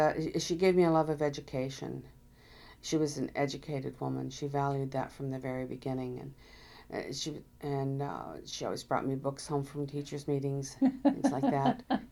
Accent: Taos, New Mexico, United States; also born or lived in Tulsa, Oklahoma; I was born in Tulsa, Oklahoma, and I lived here until I was 7 years old, and then the family moved to Taos, New Mexico.

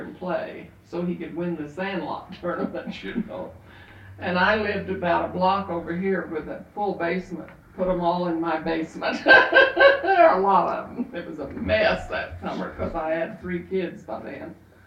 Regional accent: Crystal Beach, United States; So I grew up in Crystal Beach and Boiling Springs Lake, you know, before we had swimming pools, you know.

